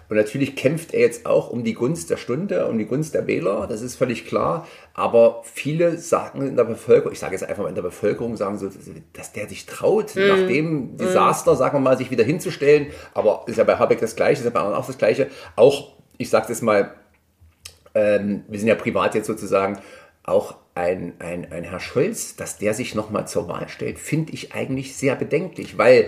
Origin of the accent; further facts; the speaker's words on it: Bad Langensalza, Thuringia, Germany; in meiner Heimatstadt Bad Langensalza